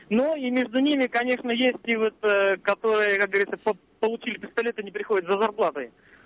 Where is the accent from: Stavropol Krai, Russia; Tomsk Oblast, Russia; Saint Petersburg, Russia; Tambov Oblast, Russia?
Tomsk Oblast, Russia; Tomsk; я из Томска.